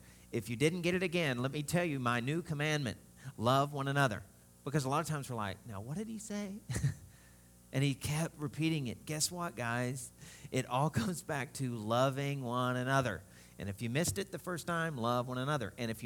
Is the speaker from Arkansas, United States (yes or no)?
yes; Arkansas, United States; I'm sorry, but, you know, I'm from Arkansas. We do weird things.